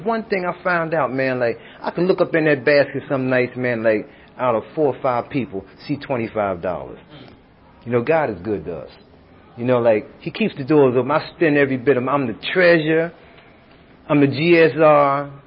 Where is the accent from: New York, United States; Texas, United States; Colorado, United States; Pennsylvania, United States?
Pennsylvania, United States; Philadelphia; I'm from Philadelphia, the inner city area.